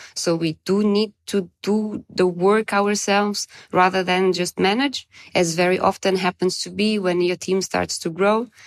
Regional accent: Bavaria, Germany; accent: Bavarian; if I try to say something in German in Hamburg, let's say, they do understand my Bavarian accent.

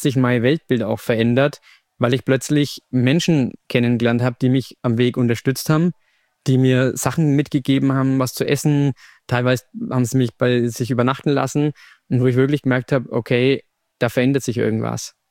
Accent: Nuremberg, Bavaria, Germany; Ja, ich bin aus Nürnberg, man wird es auch hören beim Reden.

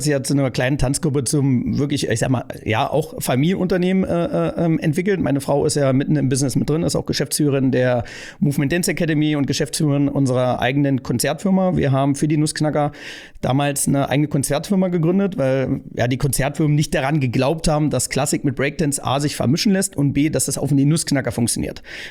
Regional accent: Prezier, Saxony-Anhalt, Germany; Ich komme ja aus Salzwedel, also einem Vorort von Salzwedel, Prezier, und da wohnen 500 Einwohner

